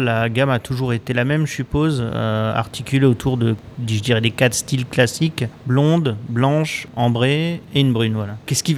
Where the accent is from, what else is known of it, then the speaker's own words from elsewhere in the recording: Strasbourg, Grand Est, France; l'image que j'en avais en tant que Strasbourgeois